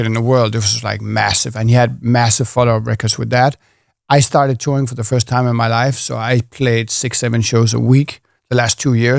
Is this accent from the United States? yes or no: no; Denmark; Yeah, and you know, I'm from Denmark, so it's going to be crazy to be in front of everyone I know there with him.